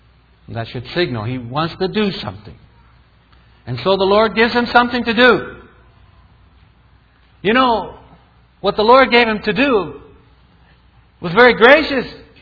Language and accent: English; Florida, United States; And you know, I'm from Florida and I get scared when you talk about votes.